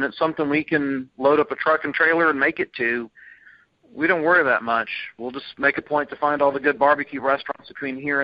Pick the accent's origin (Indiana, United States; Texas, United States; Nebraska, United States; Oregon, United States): Texas, United States; Dude, I'm from Texas. We like to eat.